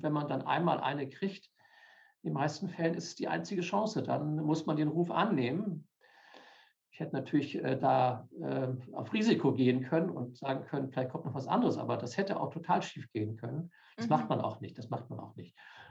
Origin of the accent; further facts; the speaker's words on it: Schleswig-Holstein, Germany; now in Passau, Germany; Ich komme aus Schleswig-Holstein. Und auch mein Studium und die beruflichen Stationen haben sich zum größten Teil im Norden Deutschlands abgespielt.